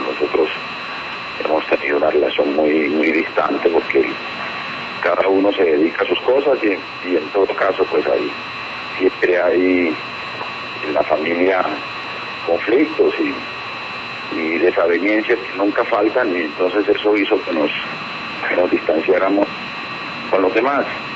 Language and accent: Spanish; Valledupar, Cesar, Colombia; moved away; also born or lived in Bucaramanga / Cúcuta; Nosotros nos criamos en Valledupar, usted lo sabe.